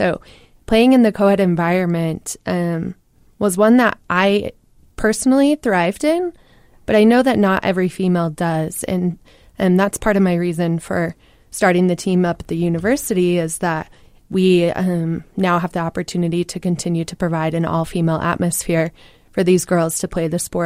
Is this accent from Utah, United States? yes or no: yes; Utah, United States; I grew up playing in Golden Spikes, so I grew up at the ice sheet.